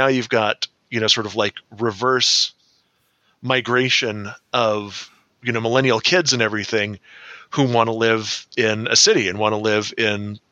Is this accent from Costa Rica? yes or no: no; California, United States; And, people out here, like, they hear that we're from California.